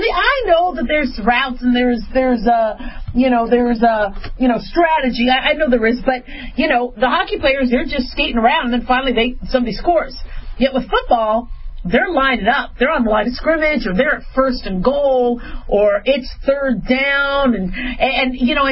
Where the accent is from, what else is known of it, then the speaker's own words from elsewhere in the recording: Phoenix, Arizona, United States; also born or lived in Las Vegas / Los Angeles; You know, I grew up in Phoenix. I grew up in Vegas. I was born in L.A., so yeah, Dodgers, but I didn't really go to Dodger games when I was little because we had moved from California kind of early on.